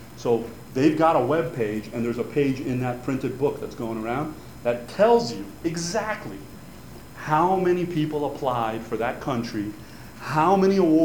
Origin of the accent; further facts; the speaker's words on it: Cuba; born there; first language Spanish; English is a second language; I was born in Cuba. I'm a native speaker of Spanish.